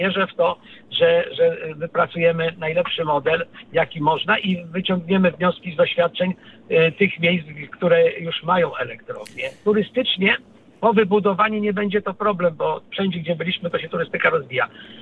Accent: Gdynia, Pomeranian Voivodeship, Poland; Zresztą ja jestem też z Gdyni i też tam przyjechałem z powodu przyrody, już nawet na stałe.

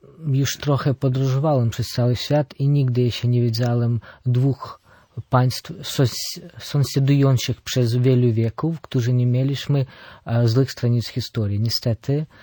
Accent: Cherkasy, Cherkasy Oblast, Ukraine; Polish is a second language; now in Poland; Pochodzę z środkowej Ukrainy, z miasta Cherkasy, ale pan ma rację, od 5 lat studiowałem w Charkowie.

